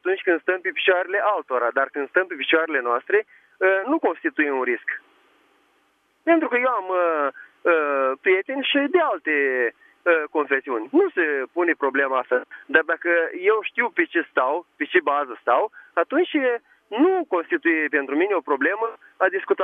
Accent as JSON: {"language": "Romanian", "town": "Botoșani", "region": "Botoșani County", "country": "Romania", "said": "sunt din Botoșani, dar acum o duc în Suceava."}